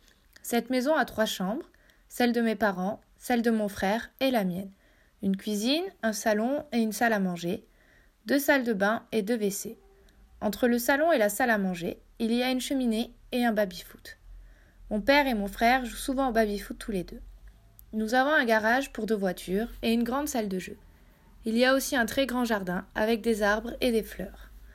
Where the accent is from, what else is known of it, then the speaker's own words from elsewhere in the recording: Brive-la-Gaillarde, Nouvelle-Aquitaine, France; now in Clermont-Ferrand, France; j'ai 23 ans. Je suis étudiante en master à Clermont-Ferrand et je suis originaire de Brive-la-Gaillarde, dans le centre de la France.